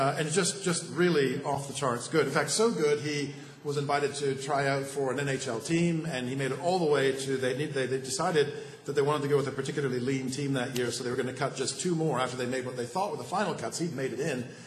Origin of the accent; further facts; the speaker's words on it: Toronto, Ontario, Canada; growing up in Toronto, that we did is, we'll surprise you, we played ice hockey. Toronto is actually known as hockey town because it is such a big thing.